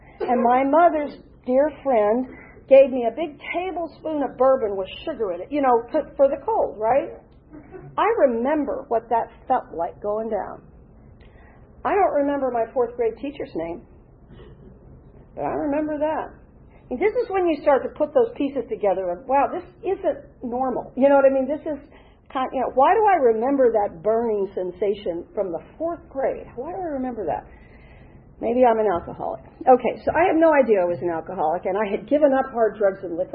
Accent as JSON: {"language": "English", "town": "Atlanta", "region": "Georgia", "country": "United States", "tie": "born there", "also_born_or_lived": "Morocco / Washington, D.C.", "said": "I was born here in Atlanta. Both my parents were from down here in Georgia, and my father was a lawyer in the Air Force, so I spent my early childhood in North Africa and Morocco as a small child, and then we moved back to D.C. area"}